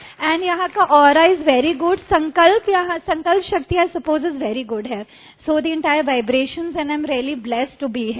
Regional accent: Lucknow, Uttar Pradesh, India; मैं लखनऊ से आई हूँ

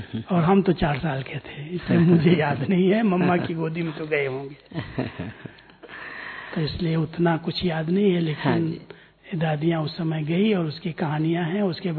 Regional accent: Uttar Pradesh, India; हमारे गांव में कैसे करीब 2 घंटे के रास्ते पर कानपुर है, गांव है एकदम छोटा।

